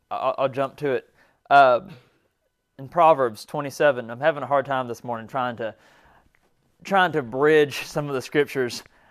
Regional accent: the South, United States; growing up in the South, look out there in the pastures and stuff

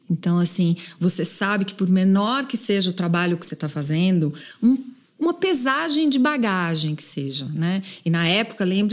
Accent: Recife, Pernambuco, Brazil; Bom, eu cresci no Recife. Eu sou pernambucana, com muito orgulho. Tenho muito orgulho da minha origem.

